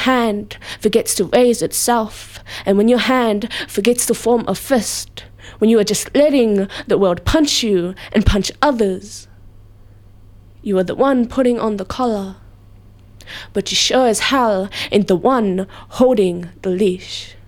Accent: Auckland, New Zealand; So my hometown, South Auckland, definitely is a big influence.

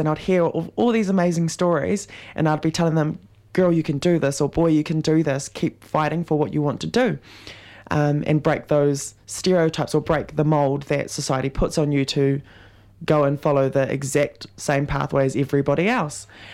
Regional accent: Auckland, New Zealand; for me as a dancer growing up in Auckland, it was amazing because there were so many opportunities

